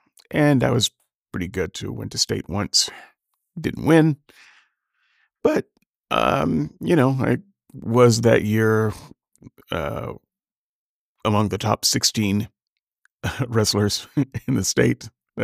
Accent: Alabama, United States; So as you know, I grew up in Alabama, lived in Alabama for a long time.

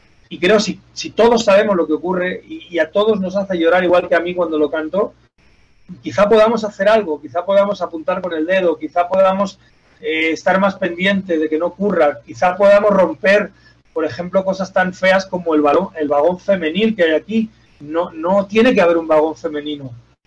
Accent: Mexico; yo sí soy mexicano

